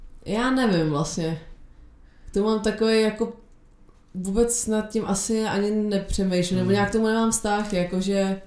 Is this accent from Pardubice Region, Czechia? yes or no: no; Hradec Králové, Hradec Králové Region, Czechia; now in Prague, Czech Republic; já jsem z Hradce Králové, takže tam jsem tancovala v Energy 49, pak v T-Bassu, pak ve Steels a pak jsem se přestěhovala do Prahy